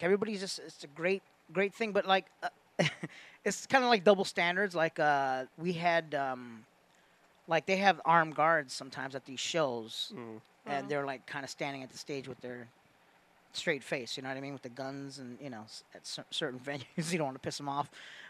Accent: United States; I'm Middle Eastern, but I'm from America.

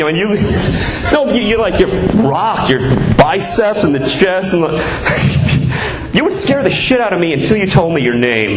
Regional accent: Plantation, Florida, United States; And we're from Florida. I'm not even kidding. Plantation, Florida, is where I was born.

